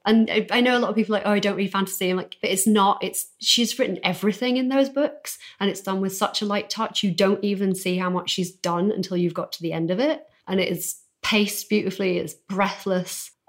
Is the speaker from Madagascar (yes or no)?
no; Yorkshire and the Humber, United Kingdom; We're from Yorkshire.